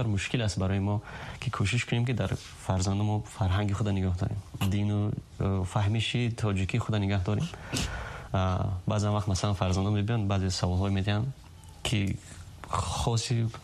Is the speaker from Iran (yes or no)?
no; Afghanistan; now in Tajikistan; افغان هستم،